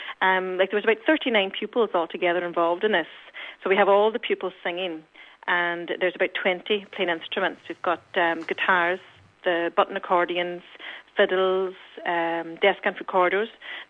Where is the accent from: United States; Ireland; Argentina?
Ireland; Malin Head, Ulster; I'm originally from Malinhead myself.